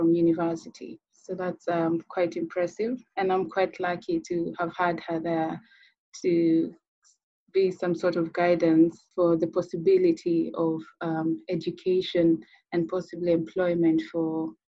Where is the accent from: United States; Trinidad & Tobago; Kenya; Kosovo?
Kenya; moved away as an adult; now in Cardiff, United Kingdom; I'm originally from Kenya. I did my undergraduate there and I'm the second born our family of five